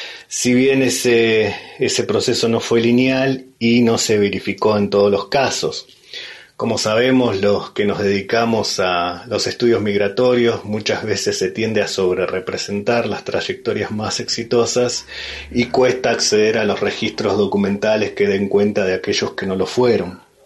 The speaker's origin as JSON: {"language": "Spanish", "town": "Esquel", "region": "Chubut", "country": "Argentina", "tie": "born or raised there", "also_born_or_lived": "Rawson / Trelew", "lives_now": "Puerto Madryn, Argentina", "said": "Soy nacido y criado en la región. Nací en Esquel, luego viví en Rawson, Trelew y actualmente en Puerto Madryn."}